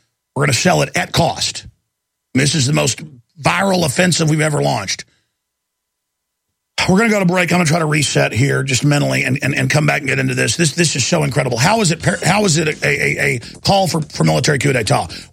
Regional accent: Dallas, Texas, United States; That happened to me twice growing up in Dallas.

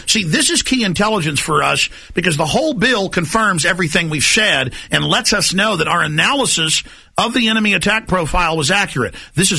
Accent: Dallas, Texas, United States; I grew up in Dallas listening to that when I was a teenager.

